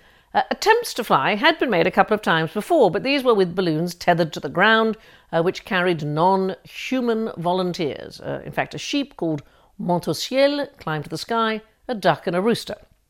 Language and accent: English; New York, United States; So when I was a kid growing up in New York, if you wanted to distract somebody's attention, you would point over their shoulder and cry, "Look, Halley's Comet."